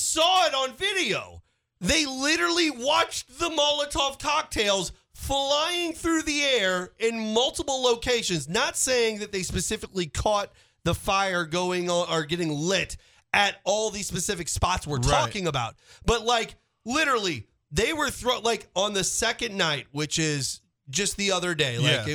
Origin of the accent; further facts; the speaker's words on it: Florissant, Missouri, United States; We both are from that area. I'm from Florissant.